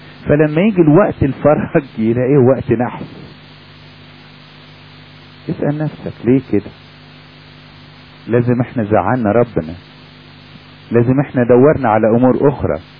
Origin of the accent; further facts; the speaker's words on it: Egypt; ده الحاجة الغالبة زي عندنا في مصر، الحاجة الغالبة البلح النخل في مصر.